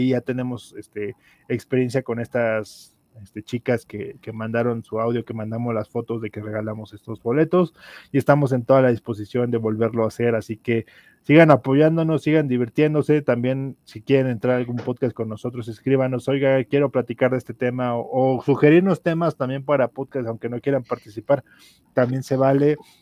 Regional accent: Mexico; Soy orgullosamente mexicano

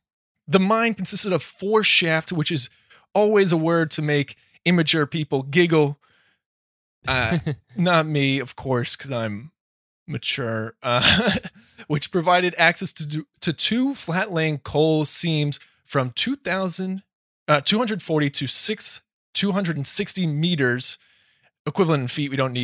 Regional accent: New Hampshire, United States; And I can say that because I'm from New Hampshire, and we should be ashamed of our lack of diversity there.

